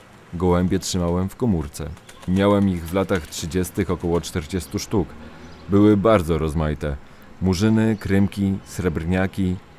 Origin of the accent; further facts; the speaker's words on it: Łódź, Łódź Voivodeship, Poland; born there; Urodziłem się w Łodzi.